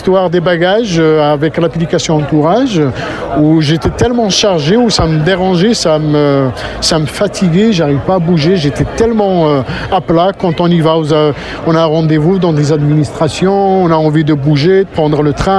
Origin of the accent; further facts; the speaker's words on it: Kabylie, Algeria; French is a second language; j'ai quitté la capitale Alger et je suis retourné chez moi en Kabylie.